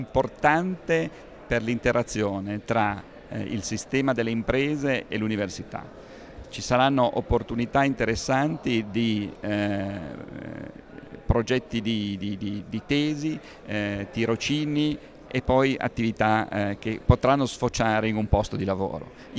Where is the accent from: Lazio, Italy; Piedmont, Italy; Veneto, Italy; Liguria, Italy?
Liguria, Italy; essendo anche io un Ligure, quindi un buon ponte tra le due regioni